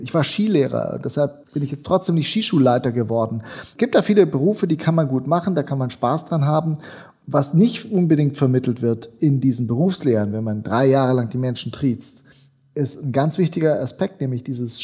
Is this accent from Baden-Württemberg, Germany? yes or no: yes; Baden-Württemberg, Germany; das, was ich schon als Wertschöpfung empfunden habe als Schwabe